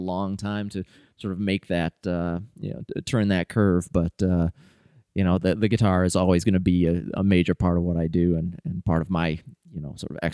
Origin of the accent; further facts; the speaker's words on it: Traverse City, Michigan, United States; I'm actually from Michigan. So I grew up in northern Michigan, the Traverse City area, the cherry capital of the world, in fact.